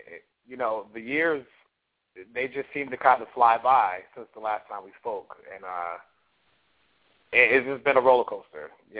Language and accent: English; New Haven, Connecticut, United States; So, you know, I am originally from New Haven, and New Haven is one of the cities that has the highest income inequality.